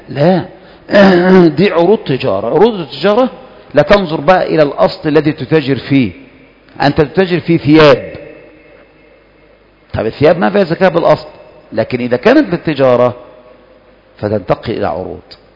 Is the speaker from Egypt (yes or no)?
yes; Egypt; يمشي معنا كمصريين شوي